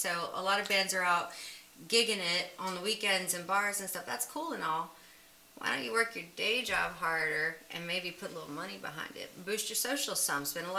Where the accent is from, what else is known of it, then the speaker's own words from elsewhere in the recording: Charlotte, North Carolina, United States; accent: Southern; I guess it would be my southern accent and the way I start our show with our we are … from Charlotte, North Carolina.